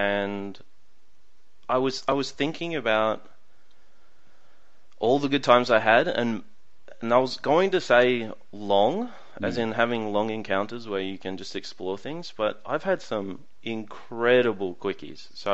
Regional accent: Australia; I don't think it has anything to do with being Australian. I think it more has to do with an accent.

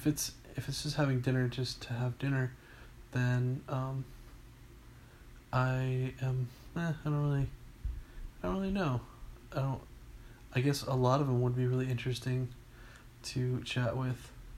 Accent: United States; because I grew up in America, where Disney reigns supreme.

